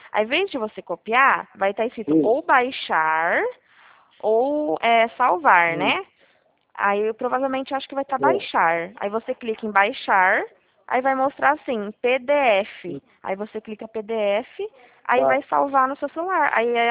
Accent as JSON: {"language": "Portuguese", "town": "Presidente Prudente", "region": "São Paulo", "country": "Brazil", "said": "Prudente, Presidente Prudente."}